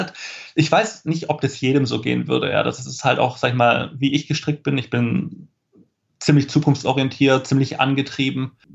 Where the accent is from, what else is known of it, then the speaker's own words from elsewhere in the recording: Esslingen, Baden-Württemberg, Germany; Ich meine, ich bin aufgewachsen in einem völlig multikulturellen Umfeld. Bin aufgewachsen in Esslingen, das ist eine Stadt in der Nähe von Stuttgart